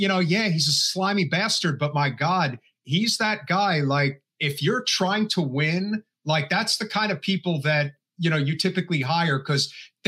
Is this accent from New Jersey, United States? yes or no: yes; New Jersey, United States; When I think about, because I'm from Jersey, and you know, my closest friends that I grew up with were all Italian and Irish